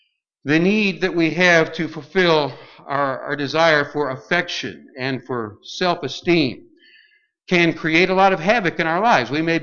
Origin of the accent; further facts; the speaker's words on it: United States; I'm an American, after all, and you are too.